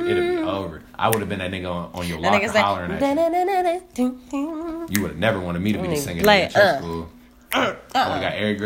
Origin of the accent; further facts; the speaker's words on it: Compton, California, United States; Like growing up in Compton, I grew up in a park called Richland Farms